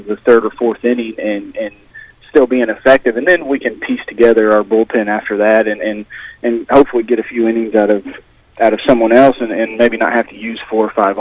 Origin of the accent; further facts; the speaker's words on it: Jamesport, United States; I grew up in Jamesport